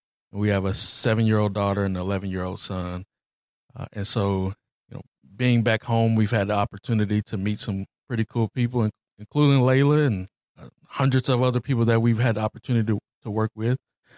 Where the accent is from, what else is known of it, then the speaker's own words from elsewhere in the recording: Anderson, United States; So I'm from Anderson, born and raised. A little history. I played basketball at Highland.